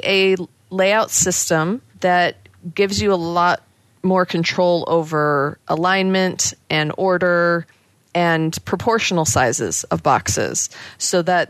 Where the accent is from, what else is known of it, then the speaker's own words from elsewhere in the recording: United States; moved away as an adult; now in Amsterdam, Netherlands; I live in Amsterdam. I am not Dutch. I'm American, but I've lived here about 2 years just for a little European adventure.